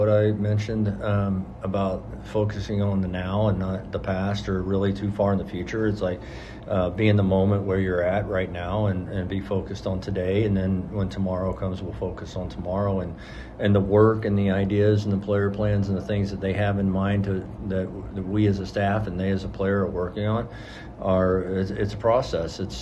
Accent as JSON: {"language": "English", "region": "Texas", "country": "United States", "tie": "born or raised there", "said": "I grew up in Texas, so everybody knows about San Antonio."}